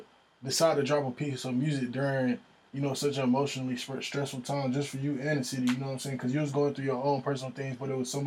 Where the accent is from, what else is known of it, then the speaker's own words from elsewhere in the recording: Baltimore, Maryland, United States; I'm from Baltimore.